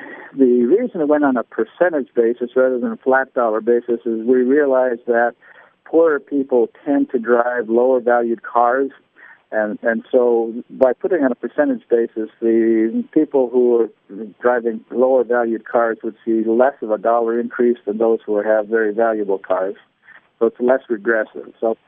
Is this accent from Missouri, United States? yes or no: yes; Missouri, United States; I finally said, look, I'm from Missouri, show me.